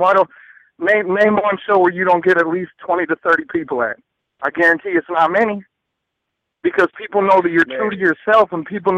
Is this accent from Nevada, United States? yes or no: no; Minneapolis, Minnesota, United States; now in St. Paul, United States; Because like I'm from South Minneapolis, but I reside in St. Paul.